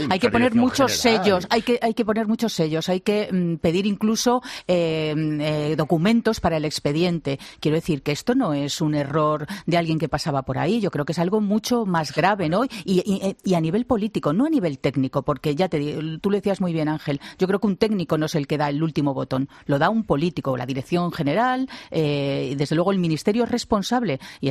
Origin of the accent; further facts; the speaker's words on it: Spain; como española lo digo, como ciudadana